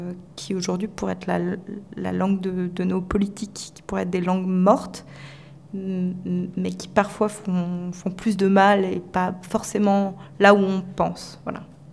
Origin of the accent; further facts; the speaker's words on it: Hauts-de-France, France; comme je viens du Nord